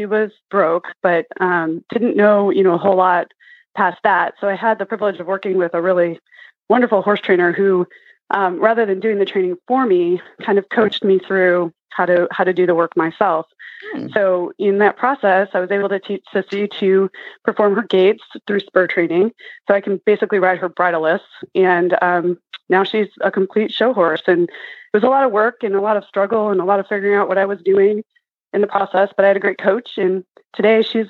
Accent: Michigan, United States; moved away as an adult; also born or lived in New York City; I've lived in the north, the east, the south, and now the west. I grew up in Michigan and had a childhood horse there. And then I moved to New York City after I finished school.

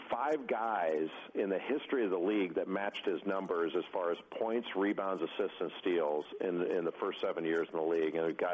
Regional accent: Rolling Hills, California, United States; I grew up in Rolling Hills. You know, we had a lot of tennis players there, so I banged the tennis ball around a little bit.

